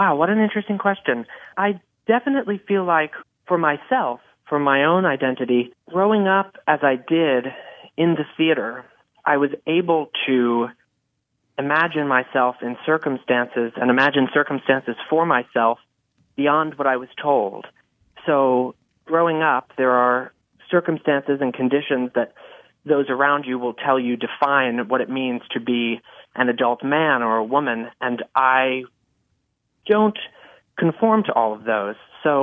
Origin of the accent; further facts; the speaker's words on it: New York City, New York, United States; Well, I'm not only not from Vermont, but I'm born and raised in New York City.